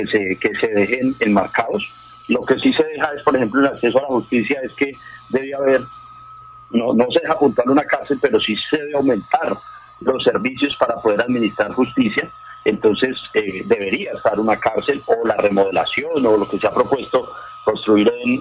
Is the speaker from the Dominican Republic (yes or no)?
no; Cali, Valle del Cauca, Colombia; porque a veces como caleños queremos cámaras en todo lado